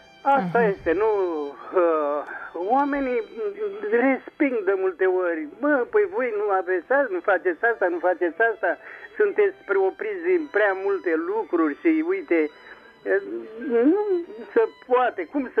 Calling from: Zimnicea, Teleorman, Romania; din Zimnicea

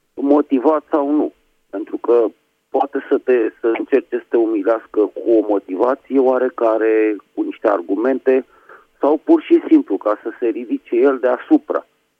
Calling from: Bucharest, Romania; din București.

